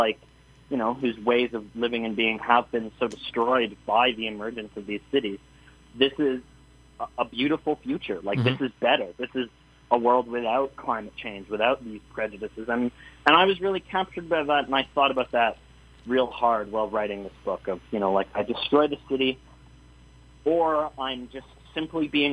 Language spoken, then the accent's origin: English; Toronto, Ontario, Canada; I'm from Toronto, and I grew up there